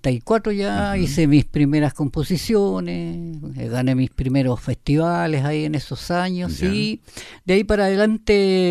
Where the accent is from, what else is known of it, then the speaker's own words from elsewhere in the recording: Talcahuano, Biobío, Chile; los tres somos de Talcahuano, uh-huh. Oriundos del puerto.